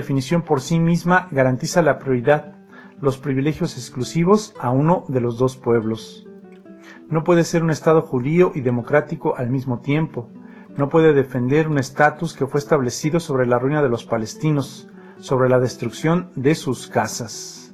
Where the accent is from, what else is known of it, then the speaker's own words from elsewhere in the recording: Nazareth, Northern District, Israel; moved away as an adult; now in Jerusalem; yo soy de Nazaret y cuando empecé a vivir en Jerusalén en 2008, la vida cambió totalmente para mí.